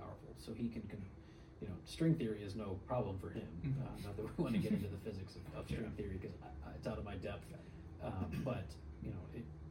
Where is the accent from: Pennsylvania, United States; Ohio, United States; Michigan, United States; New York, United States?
Pennsylvania, United States; West Chester; My hometown of Pennsylvania